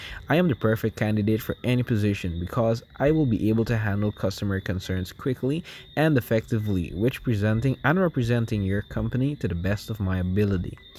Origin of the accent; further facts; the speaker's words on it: Guyana; I'm from Guyana, a small country in South America.